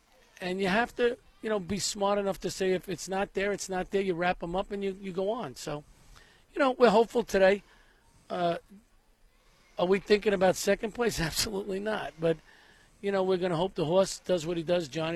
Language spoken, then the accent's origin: English; Brooklyn, New York, United States; I mean, we come from Brooklyn.